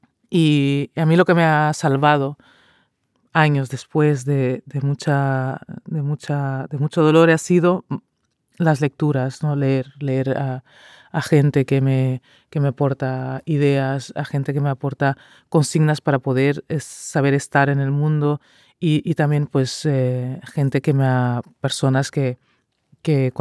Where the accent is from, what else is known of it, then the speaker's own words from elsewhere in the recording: Maputo, Mozambique; yo soy de Mozambique, de Maputo, y la familia de mi madre es de Rezando García, que hace frontera con Sudáfrica, y la de mi padre es de Tete, que es el norte, que es pues una pequeña población del río Zambeze